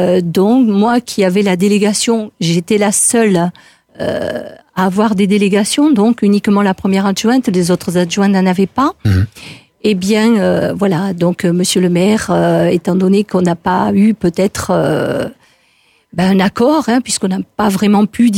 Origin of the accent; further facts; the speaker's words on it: Saint-André-de-Najac, Occitanie, France; born there; moi, je suis née à Saint-André-de-Najac. Donc, c'est à côté de Najac. C'est dans le canton. J'ai commencé à travailler à Paris